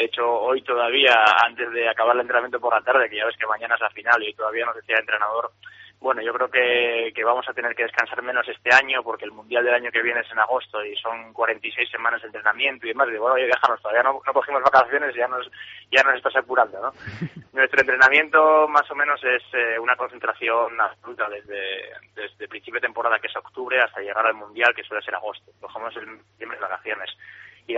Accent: Asturias, Spain; Sí, yo soy de Asturias. Lo que pasa es que, bueno, este año, desde hace 3 meses, la concentración fue en Madrid. Estamos concentrados en la residencia Joaquín Blume.

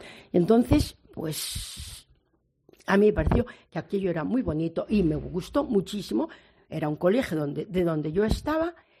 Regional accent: Navarre, Spain; also born or lived in Madrid; soy navarra. Por Zamora dos veces, por Madrid he estado igual 30 años, por Toledo también dos veces

